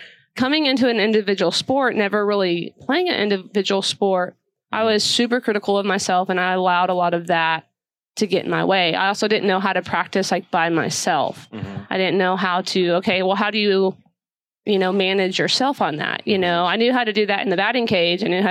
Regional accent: Midland, Texas, United States; now in Odessa, United States; I was born in Midland, which is about 30 okay. minutes the east of right. here. Yeah. So I was born, raised, and stayed.

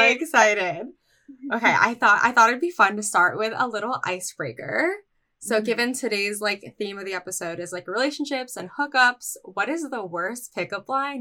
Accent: Philippines; Okay. So here's the thing. I'm Filipino.

